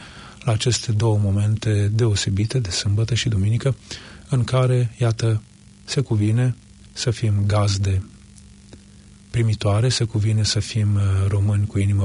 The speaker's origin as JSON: {"language": "Romanian", "country": "Romania", "lives_now": "Auckland, New Zealand", "said": "un moment aparte pentru noi ca și români din Noua Zeelandă, ca și români din Auckland"}